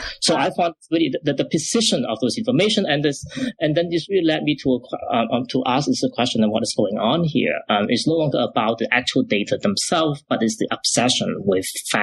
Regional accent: Macau; English is a second language; moved away; And I was originally from Macau.

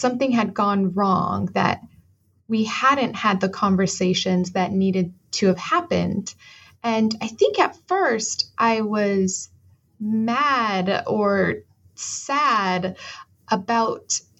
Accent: Arizona, United States; So I am originally from Arizona, and I have a background in English.

